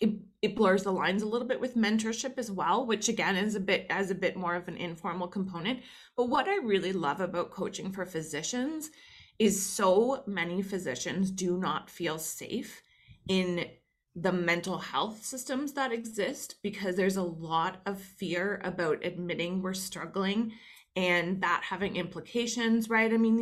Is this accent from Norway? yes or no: no; Canada; accent: Canadian; I'm Canadian, so sometimes people hear my supposed Canadian accent, which to me sounds pretty normal, but I drop an A every now and then.